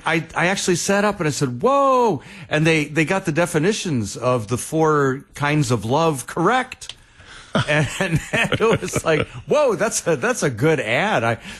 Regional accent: Chicago, Illinois, United States; You know, I grew up in Chicago. Go Bears.

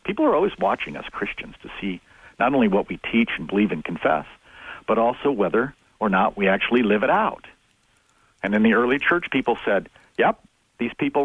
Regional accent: Glen Rock, Wyoming, United States; I grew up in Glen Rock, Wyoming, and we built a brand new church because we were growing so quickly in Glen Rock.

